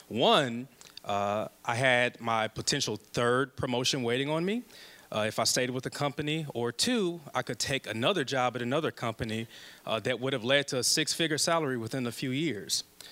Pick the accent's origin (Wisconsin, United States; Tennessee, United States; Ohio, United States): Wisconsin, United States; Milwaukee; I'm born and raised in Milwaukee, single parent mom, had four boys, went to Milwaukee Public Schools all the way from kindergarten to 12th grade